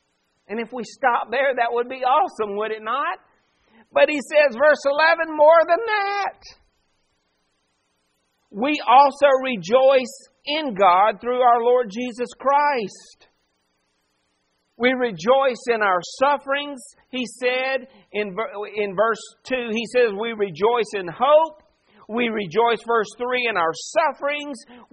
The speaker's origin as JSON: {"language": "English", "region": "the South", "country": "United States", "said": "Now, that doesn't change the fact that I'm from the South. It doesn't change the fact that I have less melanin than other people. It doesn't change the fact that I'm American."}